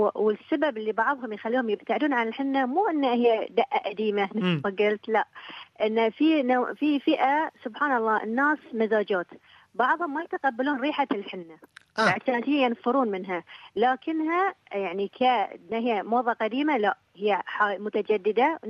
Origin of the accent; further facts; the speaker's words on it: Bahrain; وهي طابع يعني أمثوي أكثر احنا عندنا في البحرين